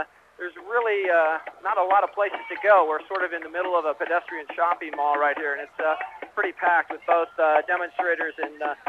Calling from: Calgary, Alberta, Canada; Hi, I'm from Central Calgary.

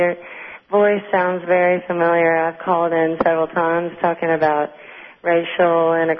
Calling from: Portland, Oregon, United States; You might be getting a weird echo because I'm calling from a mental ward.

